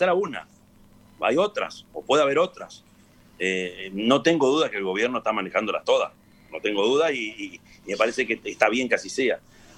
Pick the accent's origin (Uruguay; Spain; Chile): Uruguay; como uruguayo, y ahí me pongo yo en primer lugar